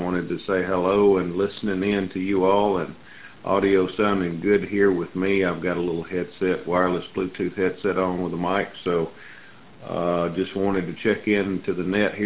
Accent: Birmingham, Alabama, United States; 1967. I'm from Birmingham, Alabama. I'm a retired police officer.

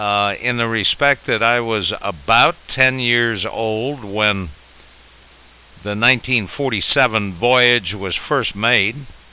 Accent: Hawaii, United States; I was born in the Hawaiian Islands, and my folks had lived out there for years, and boy, were they fluent with pigeon English, and they taught me a little bit as I was growing up.

